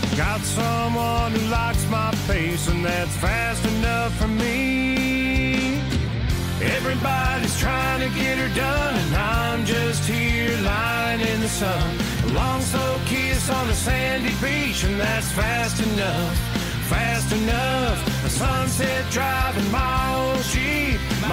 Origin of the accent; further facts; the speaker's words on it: United Kingdom; which I know as a Brit.